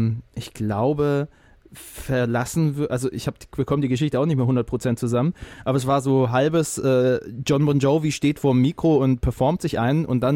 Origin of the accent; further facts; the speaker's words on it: Stuttgart, Baden-Württemberg, Germany; Nee, ich war ja aus Stuttgart.